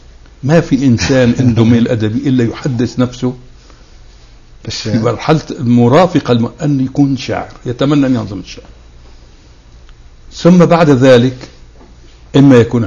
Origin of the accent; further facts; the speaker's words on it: Aleppo, Aleppo Governorate, Syria; كنا في مسبح من مسابح النوادي عندنا في حلب، وفي فترة السنة الثانوية بالذات